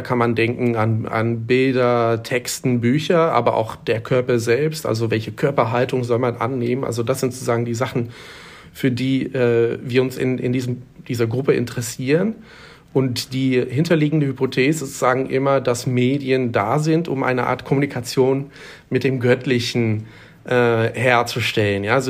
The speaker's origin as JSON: {"language": "German", "country": "Netherlands", "second_language": "German", "lives_now": "Hamburg, Germany", "said": "Spricht sich so aus, weil ich eigentlich aus den Niederlanden komme, oder nicht eigentlich, sondern ich komme aus den Niederlanden"}